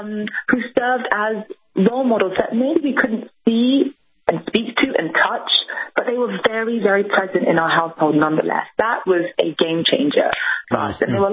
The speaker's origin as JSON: {"language": "English", "region": "England", "country": "United Kingdom", "tie": "born or raised there", "said": "being minorities growing up in England."}